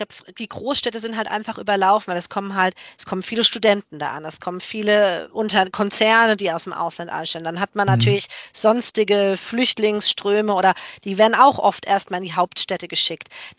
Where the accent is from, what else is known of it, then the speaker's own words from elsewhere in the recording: Germany; Ich bin selbst als Deutsche auch schon angeeckt